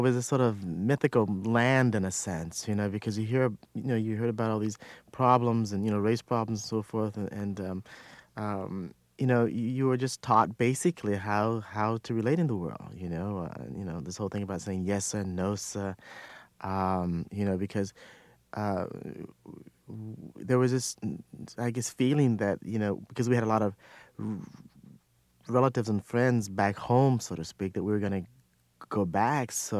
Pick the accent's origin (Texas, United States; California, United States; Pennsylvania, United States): California, United States; Los Angeles; also born or lived in Vicksburg, United States; And because I was born in Vicksburg, Mississippi, right? But I grew up in Los Angeles.